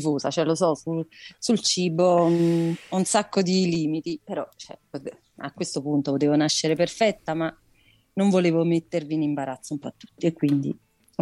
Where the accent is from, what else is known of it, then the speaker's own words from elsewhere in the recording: Naples, Campania, Italy; io subisco forti, forti accuse perché sono napoletana